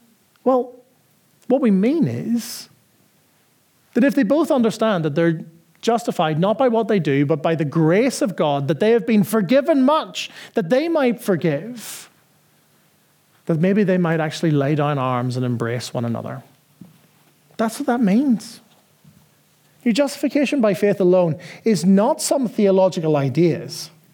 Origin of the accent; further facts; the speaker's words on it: Northern Ireland, United Kingdom; subculture is like where I grew up in Northern Ireland.